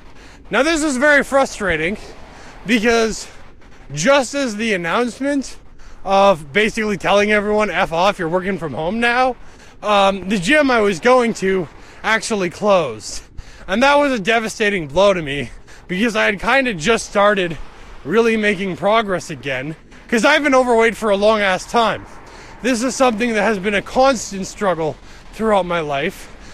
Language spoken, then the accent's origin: English; Canada; at least as a Canadian, it felt like there was a whole lot of panic